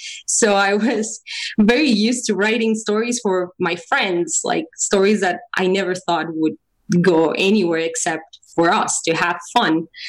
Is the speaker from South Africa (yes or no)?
no; Mexico; I grew up in Mexico.